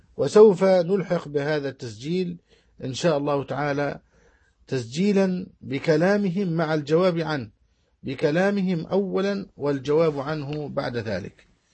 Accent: Egypt; بلدنا مصر

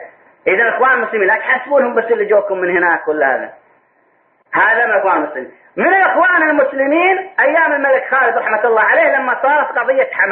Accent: Saudi Arabia; وكانت الجامعات عندنا في السعودية في بدايتها

